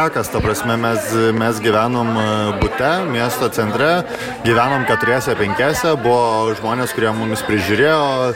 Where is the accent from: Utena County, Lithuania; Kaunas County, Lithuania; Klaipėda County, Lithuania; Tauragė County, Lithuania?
Klaipėda County, Lithuania; Nida; o čia atvažiavo iš Nidos